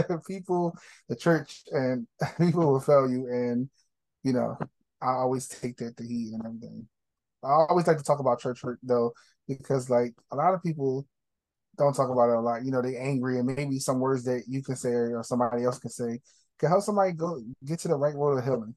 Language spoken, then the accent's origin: English; Philadelphia, Pennsylvania, United States; I'm from Philly, born and raised, so I had no choice but to go to church when I was a child.